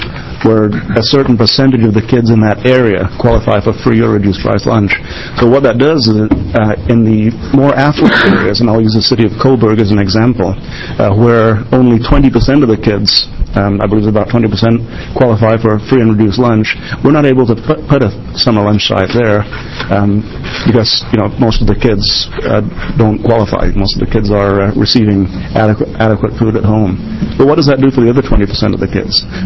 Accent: Eugene, Oregon, United States; I am from Eugene, Oregon, Northwest Eugene.

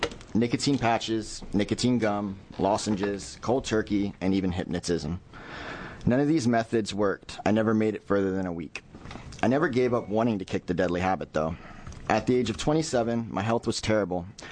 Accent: Roseburg, Oregon, United States; I'm from Roseburg.

